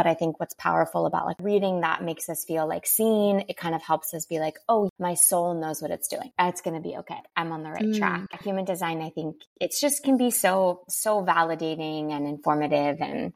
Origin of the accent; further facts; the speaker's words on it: California, United States; But no, I mean, I grew up in Orange County.